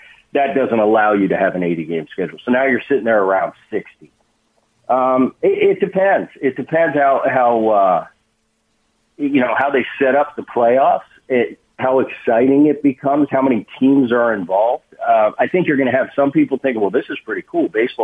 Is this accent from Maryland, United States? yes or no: no; Philadelphia, Pennsylvania, United States; I grew up in the Philadelphia area with my dad in the Phillies in the 70s.